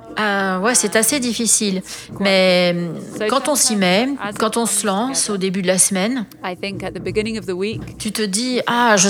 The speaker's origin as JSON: {"language": "French", "region": "England", "country": "United Kingdom", "second_language": "French", "said": "je suis anglaise, j'habite à Londres."}